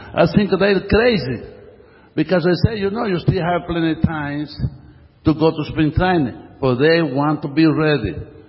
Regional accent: Cuba; English is a second language; You know, I come from Cuba.

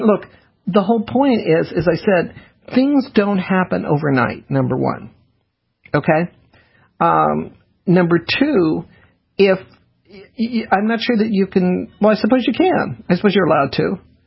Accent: the South, United States; Well, I grew up in the South, so Negro was part of it.

